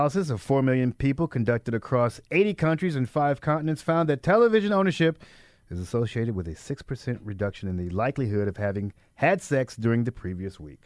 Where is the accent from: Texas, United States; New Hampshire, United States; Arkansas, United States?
Arkansas, United States; Little Rock; I know when I come from Little Rock, we called everybody ma'am and sir.